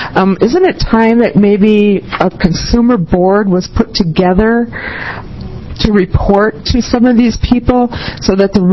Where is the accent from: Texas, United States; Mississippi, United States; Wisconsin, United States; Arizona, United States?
Wisconsin, United States; I come from Wisconsin, and we had a Blue Ribbon Commission that the governor met with once a month